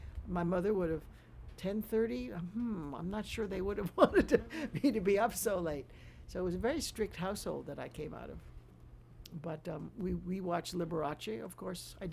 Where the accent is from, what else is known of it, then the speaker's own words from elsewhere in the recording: Worcester, Massachusetts, United States; born there; you're born in Bridgeport, and I was born in Worcester, and Jack Kerouac was born in Lowell.